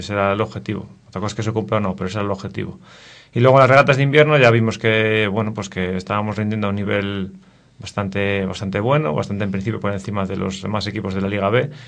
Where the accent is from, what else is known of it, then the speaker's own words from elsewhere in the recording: Navia, Asturias, Spain; born there; Yo nací en Navia, que es un pueblo de costa, con mar, y siempre estuve vinculado a ese medio.